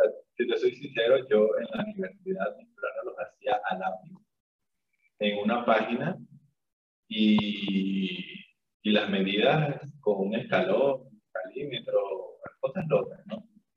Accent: Venezuela; moved away as an adult; now in Lima, Peru; como ya lo mencionaste. Yo soy venezolano, tengo 28 años. Emigré hacia Lima, Perú, en el 2017.

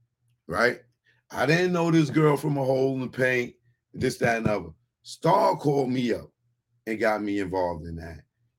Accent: Bronx, New York, United States; So me growing up in the Bronx and being in hip hop

